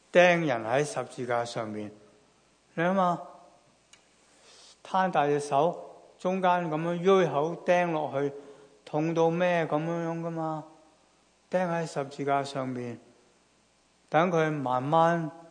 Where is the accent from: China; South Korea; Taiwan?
China; Guangdong; 我们广东人讲嘢真的很得意，老老又有老定，是吧？